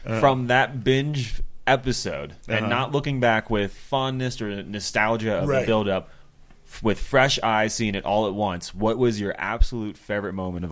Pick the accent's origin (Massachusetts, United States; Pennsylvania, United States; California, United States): Pennsylvania, United States; Pittsburgh; I grew up in Pittsburgh, and I watched the Alexander Ovechkin-Sidney Crosby rivalry build